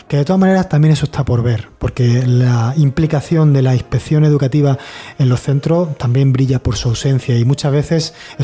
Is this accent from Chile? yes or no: no; Spain; Que somos españoles, ¿a qué quieres que te gane?